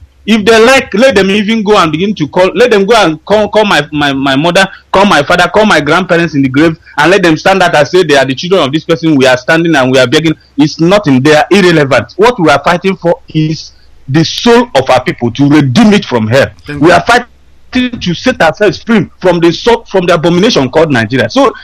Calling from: Malaysia; I'm calling from Malaysia once again.

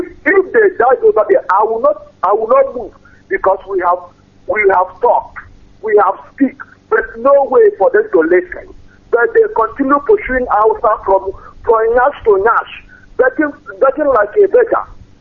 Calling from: Rome, Lazio, Italy; I'm calling from Italy. I'm in Rome.

